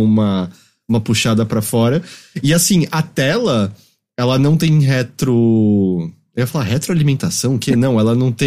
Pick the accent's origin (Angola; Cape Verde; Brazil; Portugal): Brazil; A gente cresceu no Brasil assistindo muito O Último de Nós Será o Vencedor da Galáxia.